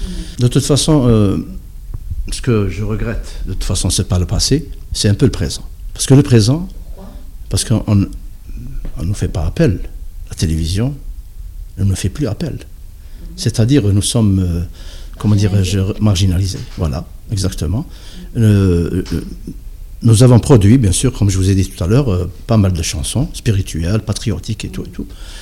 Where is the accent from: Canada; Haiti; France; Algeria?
Algeria; Bou Saâda, M'Sila Province; malgré que je suis d'origine de Boussaada